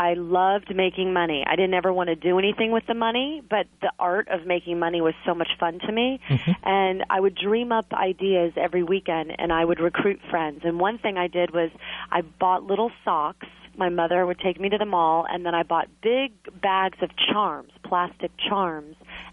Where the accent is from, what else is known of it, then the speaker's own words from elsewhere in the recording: Clearwater Beach, Florida, United States; I grew up on Clearwater Beach, Florida, near Tampa on the West Coast. And, so I'm a beach girl at heart.